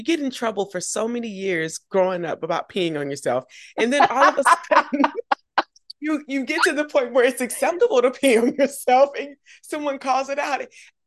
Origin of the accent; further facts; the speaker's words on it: Augusta, Georgia, United States; I grew up in Augusta, Georgia